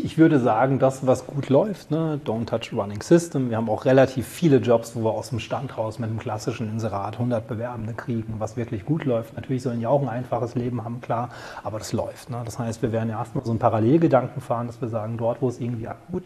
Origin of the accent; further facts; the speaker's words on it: Switzerland; als Schweizer HR-Papst?